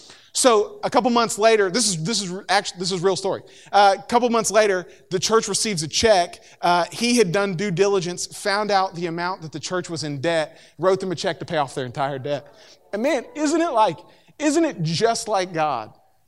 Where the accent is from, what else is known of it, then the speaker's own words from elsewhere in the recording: Corbin, Kentucky, United States; born there; my family is from, I was born in Corbin, Kentucky, which is the hole in the wall.